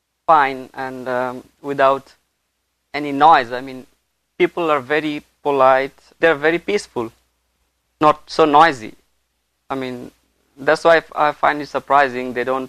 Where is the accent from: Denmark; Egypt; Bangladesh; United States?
Bangladesh; Dhaka, Dhaka Division; English is a second language; Oh, I'm from Dhaka, this capital.